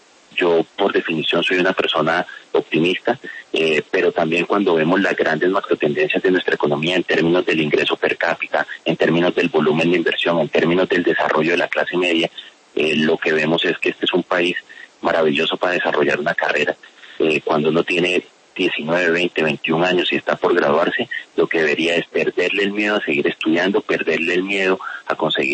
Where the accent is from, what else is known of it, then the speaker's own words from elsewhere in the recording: Valledupar, Cesar, Colombia; also born or lived in Riohacha; Yo nací en Riohacha. Soy orgullosamente guajiro, allí viví hasta los 6-7 años. Luego nos fuimos a vivir a Valledupar. La familia de mi mamá es de Valledupar. Ahí terminé mi primaria, ahí cursé mi bachillerato. Por eso también me considero orgullosamente cesarense